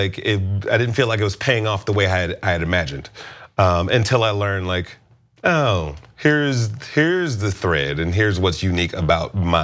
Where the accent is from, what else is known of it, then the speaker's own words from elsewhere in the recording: Detroit, Michigan, United States; I grew up in Detroit.